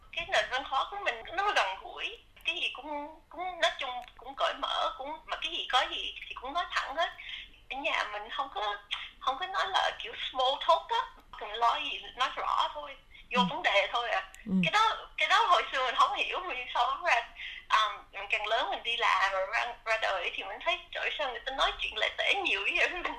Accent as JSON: {"language": "Vietnamese", "town": "Springvale", "region": "Victoria", "country": "Australia", "tie": "born or raised there", "said": "Mình lớn lên ở Springvale thì Springvale nó cũng có nhiều người Việt lắm. Mình sống lên ở Springvale nên xung quanh mình đi học, mình bạn mình đều người Việt hết. Mình ra chợ cũng gặp người Việt nữa"}